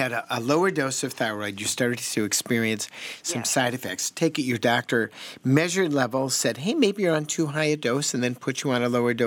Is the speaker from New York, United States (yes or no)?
no; Wisconsin, United States; But he was from Calgary. I was from Wisconsin. We experienced that cold differently.